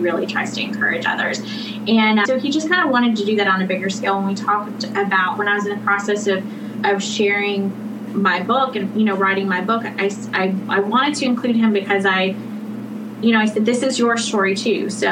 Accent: Tennessee, United States; But, you know, like, I grew up outside of Jackson, Tennessee, and, you know, basically, like, tornado drills were totally a thing that you're just used to.

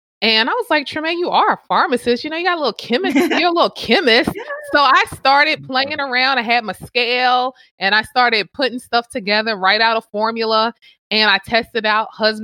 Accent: New Jersey, United States; I am from Jersey and it encompasses me.

